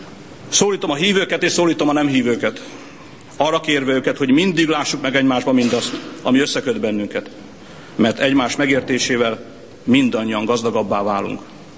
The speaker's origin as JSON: {"language": "Hungarian", "region": "Győr-Moson-Sopron", "country": "Hungary", "tie": "born or raised there", "said": "És végezetül szólítom szülőföldem lakóit, a rába közi embereket, akik arra tanítottak engem, hogy csak az elvégzett munka termi meg gyümölcsét."}